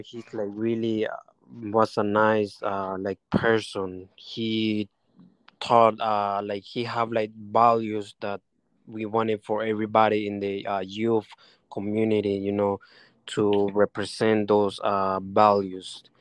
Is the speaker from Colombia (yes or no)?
yes; Colombia; I was adopted. I'm from Colombia, and I was adopted.